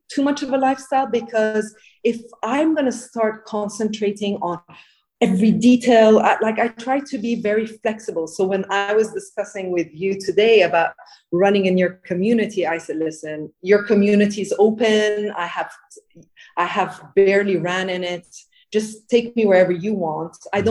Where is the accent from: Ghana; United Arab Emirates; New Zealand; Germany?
United Arab Emirates; Dubai; also born or lived in Switzerland / United States; I was born in 1970. Therefore, I grew up in Dubai and then went, studied in Switzerland, the United States, and came back to Dubai.